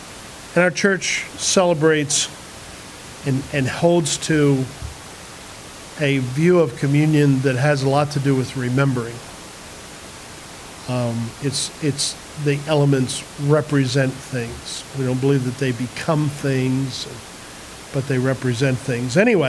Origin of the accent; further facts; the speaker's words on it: New Jersey, United States; Church I grew up in New Jersey, our pastor, we would celebrate communion once a month